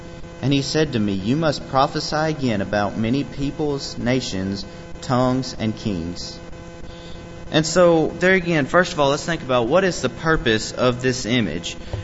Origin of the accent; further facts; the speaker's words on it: McMinnville, Tennessee, United States; As he mentioned … I'm from McMinnville, Tennessee. Went to the Mount Leo congregation.